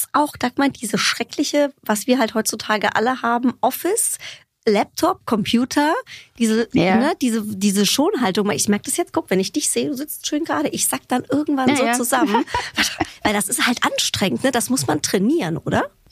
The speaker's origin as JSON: {"language": "German", "region": "Hesse", "country": "Germany", "said": "Guck, bei uns in Hessen gibt es immer Rippchen mit Sauerkraut."}